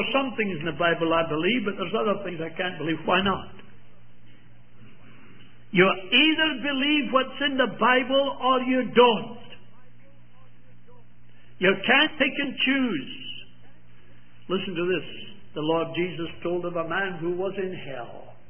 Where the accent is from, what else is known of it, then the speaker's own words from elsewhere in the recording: Scotland, United Kingdom; I said to him, being a Scotsman, I'll answer your question by asking another one.